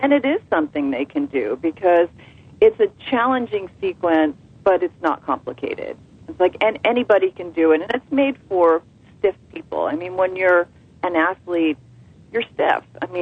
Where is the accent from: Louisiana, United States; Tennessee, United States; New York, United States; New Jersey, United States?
New Jersey, United States; I'm from Jersey, so I, you know, it's sort of Yaz.